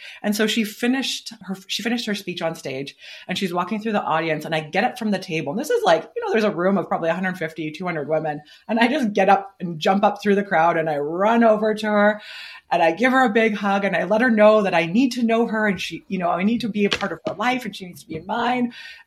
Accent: Calgary, Alberta, Canada; There is a conference happening here in my hometown, Calgary, Alberta, next Saturday.

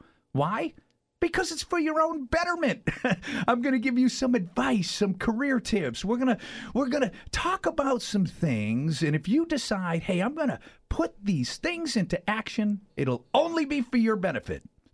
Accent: United States; But I'm proud to be an American. And beyond the fact that I'm an American, I'm a veteran.

